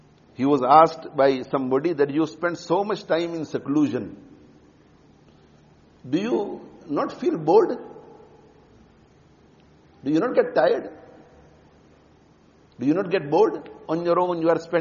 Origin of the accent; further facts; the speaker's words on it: Bhoria, Gujarat, India; born there; I sometimes think about myself that I was born in Bhoria, a very, very small village. Small village.